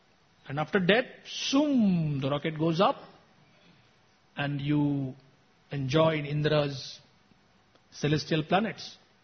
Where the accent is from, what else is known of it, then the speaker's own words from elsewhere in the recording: India; I mean, we are from India.